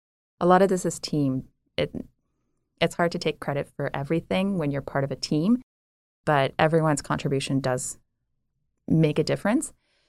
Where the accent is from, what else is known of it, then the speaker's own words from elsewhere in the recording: Hamilton, Ontario, Canada; first language French; English is a second language; I played soccer in the city of Hamilton in the east end. That's how I grew up. I grew up in French in Hamilton, which is pretty interesting way of living, because we are technically considered a francophone city in Ontario